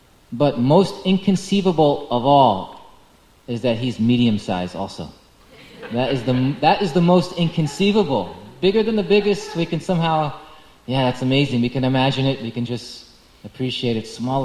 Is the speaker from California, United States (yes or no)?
no; New York, United States; now in Alachua, United States; I'm from New York, New Jersey. I never see stars in the sky.